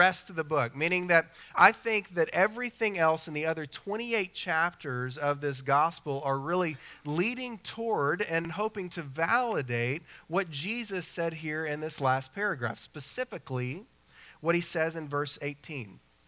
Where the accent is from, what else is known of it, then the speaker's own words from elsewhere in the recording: Oklahoma, United States; because I am from Oklahoma and my people are not known for their excellence with language.